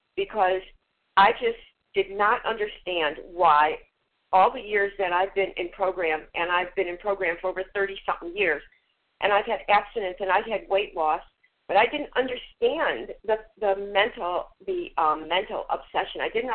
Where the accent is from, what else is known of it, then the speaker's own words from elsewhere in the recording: Florida, United States; I'm from Florida.